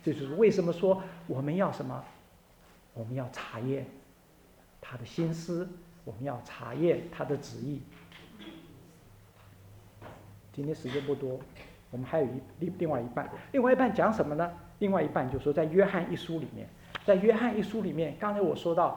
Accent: Taiwan; 我记得我小的时候在台湾，我很喜欢那时候初中呢在台湾也没有什么这个，也没有这个 Apple iPhone， 什么东西都没有。

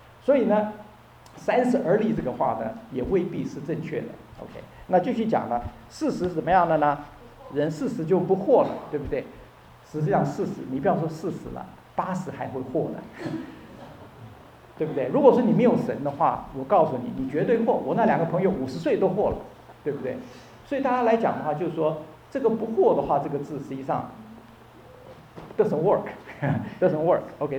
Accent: Taiwan; 我是在这个台湾长大的哈，在台湾长大的话实际上就是说有很多这个道德伦理的教导

